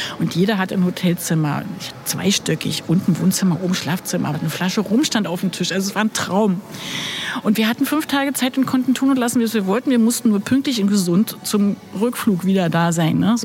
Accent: Berlin, Germany; Sorry, aber ich bin Berlinerin.

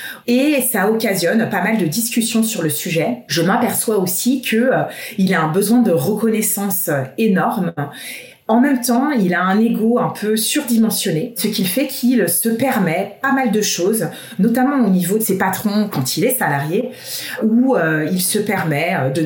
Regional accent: Paris, Île-de-France, France; moi, en tant que Parisienne, me laisse pas du tout indifférente.

